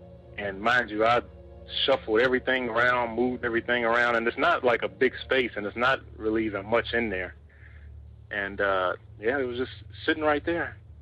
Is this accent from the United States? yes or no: yes; Kansas City, Kansas, United States; now in Olathe, United States; just to give a little backstory, I'm from Kansas City, Kansas, currently living in Olathe